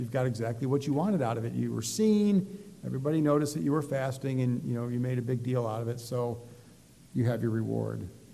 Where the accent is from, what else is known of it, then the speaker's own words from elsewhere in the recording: Detroit, Michigan, United States; So growing up in the Detroit area with union, there's a lot of that in unions, right?